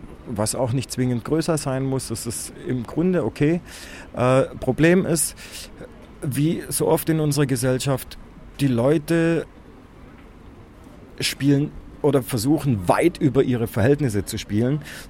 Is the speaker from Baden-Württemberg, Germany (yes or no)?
yes; Reutlingen, Baden-Württemberg, Germany; ich komme ja ursprünglich aus Reutlingen, das ist nicht so weit weg.